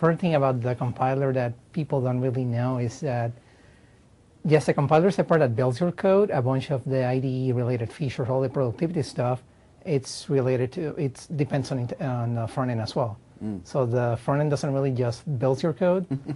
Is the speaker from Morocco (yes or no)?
no; Puerto Rico; I'm Puerto Rico.